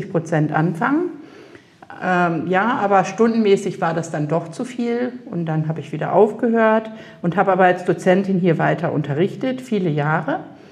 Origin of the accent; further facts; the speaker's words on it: North Germany, Germany; now in Southern Germany; Ich komme aus Norddeutschland. Ich komme von der Nordseeküste. Genau. Und die Liebe hat mich halt in den Süden getrieben.